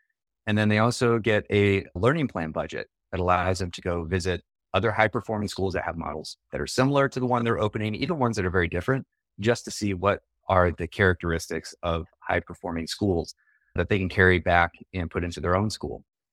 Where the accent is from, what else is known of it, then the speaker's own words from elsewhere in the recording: Nappanee, Indiana, United States; So I grew up in Napanee, Indiana, which is a small town of about 5,000 people in northern Indiana.